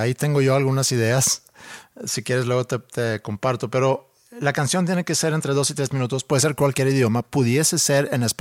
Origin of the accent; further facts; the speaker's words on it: Finland; Spanish is a second language; Como tú bien sabes, yo crecí en los 70s y 80s. Siendo pues prácticamente vecino de la Unión Soviética.